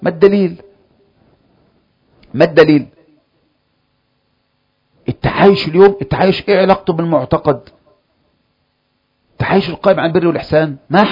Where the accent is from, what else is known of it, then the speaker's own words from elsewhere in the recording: Egypt; القول ده ما قلناش احنا كمصريين